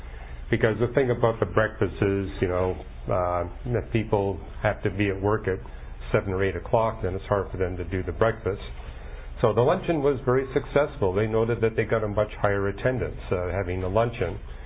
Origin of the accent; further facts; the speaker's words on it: California, United States; I'm from California. I bring you greetings from the state of California, which is the only state in the union that's mentioned the Bible.